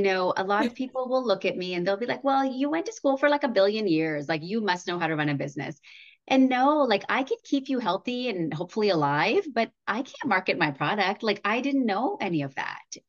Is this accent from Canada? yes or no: yes; Canada; moved away as an adult; now in United States; So I'm originally Canadian. I was born and raised in Canada.